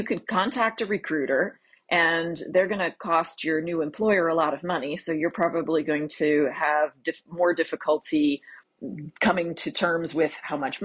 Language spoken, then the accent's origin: English; Maryland, United States; I was trying to get anywhere from my home state of Maryland down to North Carolina.